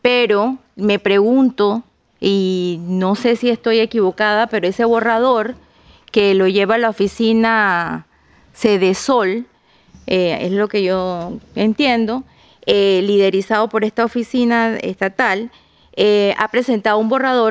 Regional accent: Panama; muy fuerte de Centroamérica, yo soy de Panamá.

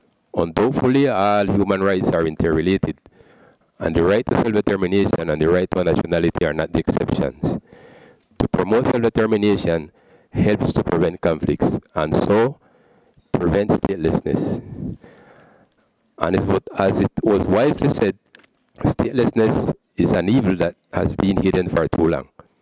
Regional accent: San Andrés and Providencia, Colombia; I'm from the Raizal people of the archipelago of San Andres and Old Providence, there in the Western Caribbean, under Colombia.

